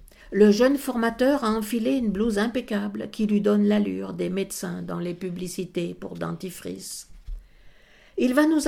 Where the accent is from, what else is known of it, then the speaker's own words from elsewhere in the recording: France; moi je suis française, je le fais à la française, à l'horizontale.